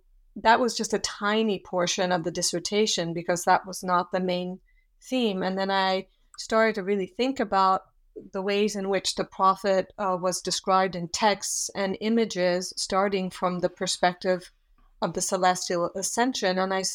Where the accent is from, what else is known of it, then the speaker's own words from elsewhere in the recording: Switzerland; also born or lived in Australia / Yugoslavia; I had spent my whole life up till that point in Europe. I also had lived in Australia and in Yugoslavia. But I hadn't, and I am from Switzerland